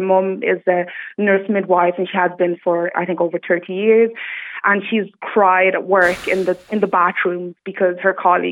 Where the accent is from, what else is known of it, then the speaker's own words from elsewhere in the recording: Netherlands; English is a second language; now in Drogheda, Ireland; because I am a Dutch person, I say, oh, I'm from the Netherlands.